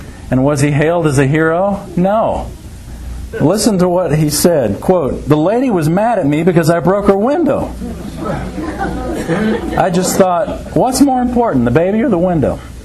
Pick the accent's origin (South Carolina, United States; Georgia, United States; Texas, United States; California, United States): Texas, United States; San Antonio; Antonio, I grew up in San Antonio, and I remember a story back when I was there.